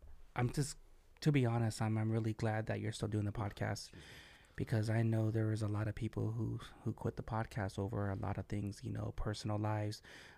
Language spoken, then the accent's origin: English; Wilmington, United States; we live in the same city, we're from Wilmington